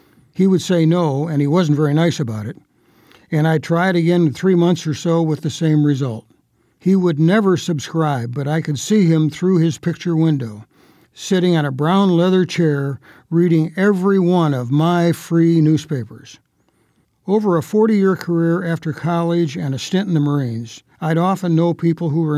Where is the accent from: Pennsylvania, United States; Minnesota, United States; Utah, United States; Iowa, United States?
Iowa, United States; Clinton; When I hung up my newspaper bag for the last time 58 years ago, the Clinton, Iowa Herald, my hometown daily, was delivered and paid for by every single one of the 68 families on my route.